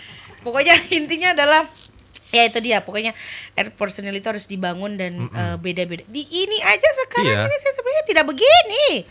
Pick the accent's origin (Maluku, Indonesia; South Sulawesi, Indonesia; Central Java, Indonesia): South Sulawesi, Indonesia; Jeneponto; saya itu sebenarnya orang Jene Ponto asli, orang Tolo, Kelara, Rumbia, itu semua keluarga saya di situ semua.